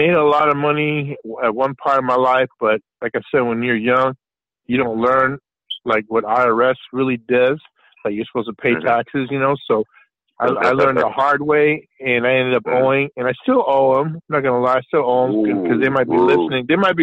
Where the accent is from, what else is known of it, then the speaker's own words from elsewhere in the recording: Philippines; now in United States; Because being that I'm Filipino, I'm really proud that I was able to come to the States.